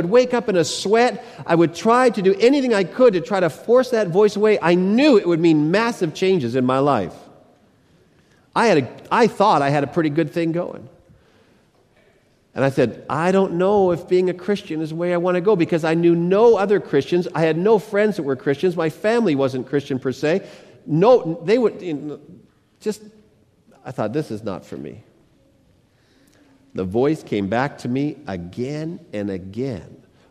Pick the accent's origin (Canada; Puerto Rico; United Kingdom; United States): Canada; Mission, British Columbia; Now, as it turns out, in my hometown of Mission, British Columbia, the Seventh-day Adventist Church is on 7th Avenue.